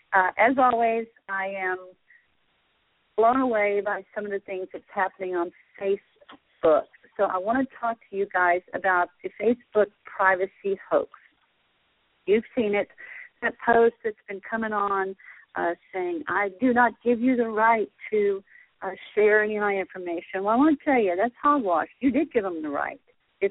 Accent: Texas, United States; I know I'm just slaughtering her name because I'm Texan, so I do that.

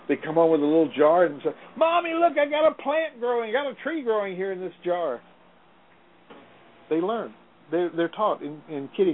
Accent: the South, United States; Well, it's basic. But I grew up in the South.

